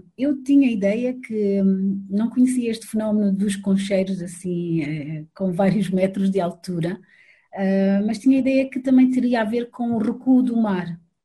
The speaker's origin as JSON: {"language": "Portuguese", "country": "Mozambique", "said": "eu sou de Moçambique, há uma zona das ilhas"}